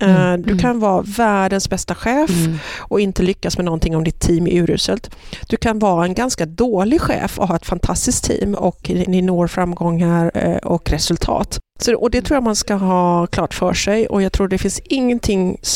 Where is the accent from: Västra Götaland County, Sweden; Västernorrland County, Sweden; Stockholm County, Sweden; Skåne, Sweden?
Västra Götaland County, Sweden; Gothenburg; Jag är från Göteborg, vilket jag tror min dialekt fortfarande avslöjar mig.